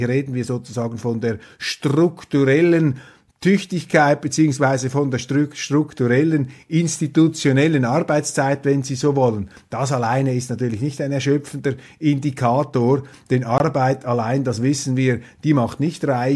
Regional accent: Germany; Das ist uns einfach ein Sicherheitsrisiko, das wir als Deutsche nicht eingehen möchten.

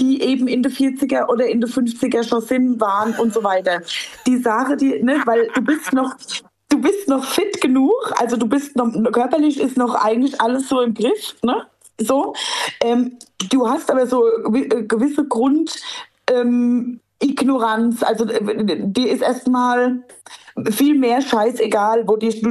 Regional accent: Mömlingen, Bavaria, Germany; Also ich komme aus Mömmlinge und Mömmlinge haben mit Eisenbach ein Problem.

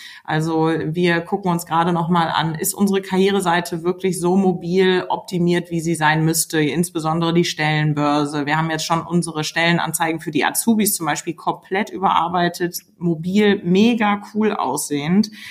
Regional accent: Wuppertal, North Rhine-Westphalia, Germany; ich war vor kurzem bei mir in der Heimatstadt, ich komme aus Wuppertal

